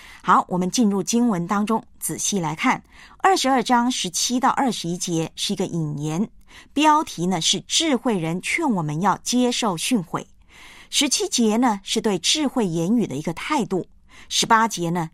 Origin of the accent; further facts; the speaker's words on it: China; 目的呢就是我们中国人常说的近朱者赤，近墨者黑